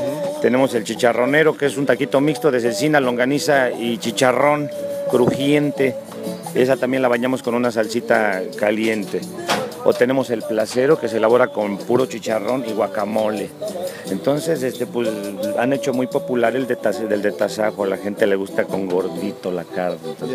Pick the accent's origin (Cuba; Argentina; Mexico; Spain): Mexico; Chalco, State of Mexico; nosotros somos de Chalco, Estado de México, donde están los volcanes